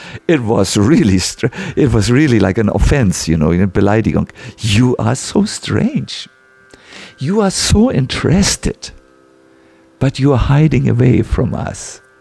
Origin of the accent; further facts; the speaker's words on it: Hamburg, Germany; I was from Hamburg. Hamburgers don't like to surrender.